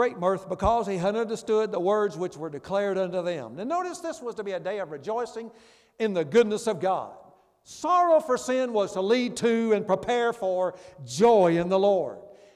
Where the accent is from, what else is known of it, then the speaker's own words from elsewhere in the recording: Memphis, Tennessee, United States; My church I grew up in Memphis back in years ago